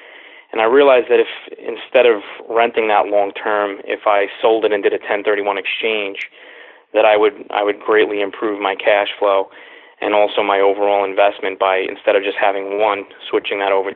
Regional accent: Queens, New York, United States; So we're from New York City originally. My father came over on a boat into Brooklyn, and then I grew up in Queens, and I live in Jersey now.

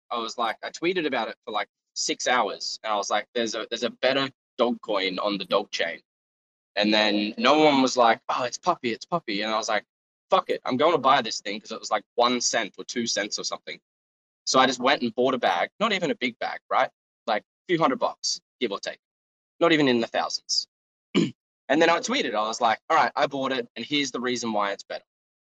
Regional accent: Australia; I got rugged again because I'm Australian.

